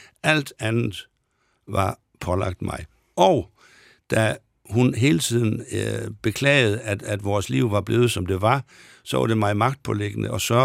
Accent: Aalborg, North Denmark Region, Denmark; jeg kommer fra Aalborg-området

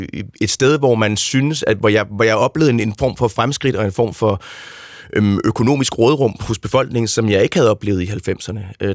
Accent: Darfur, Sudan; now in Denmark; nu kommer jeg fra Darfur

